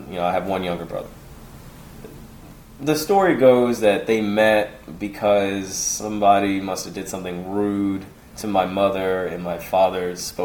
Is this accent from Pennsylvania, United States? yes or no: yes; Philadelphia, Pennsylvania, United States; born there; I was born in North Philadelphia.